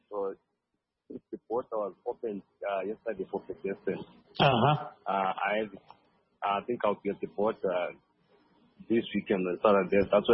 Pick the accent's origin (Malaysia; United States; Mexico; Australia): Malaysia; As a Malaysian, we're crossing.